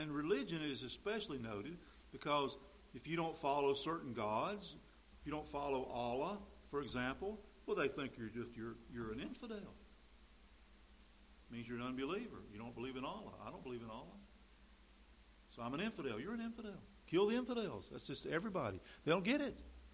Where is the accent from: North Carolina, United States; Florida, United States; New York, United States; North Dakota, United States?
North Carolina, United States; when my home state of North Carolina was not allowed by the mighty NCAA of hosting any tournament games